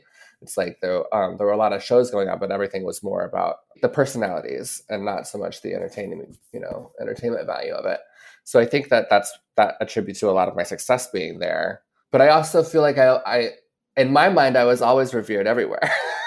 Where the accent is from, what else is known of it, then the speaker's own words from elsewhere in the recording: the South, United States; growing up in the South and starting my drag career in the South